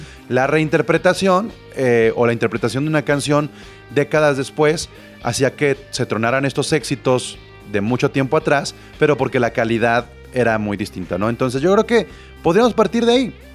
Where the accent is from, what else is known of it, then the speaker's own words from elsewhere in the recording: Mexico; es un estigma que cargamos como mexicanos y especialmente hombres mexicanos